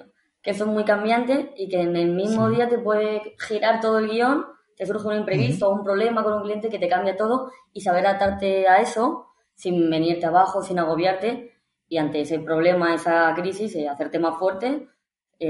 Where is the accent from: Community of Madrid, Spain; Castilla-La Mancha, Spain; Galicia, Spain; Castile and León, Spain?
Community of Madrid, Spain; Madrid; Soy de aquí, de Madrid.